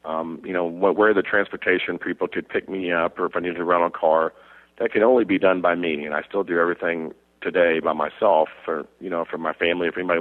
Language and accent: English; Dallas, Texas, United States; also born or lived in Phoenix, United States; it used to be Dallas was the biggest party in golf, my hometown, and now it's Phoenix, my other hometown.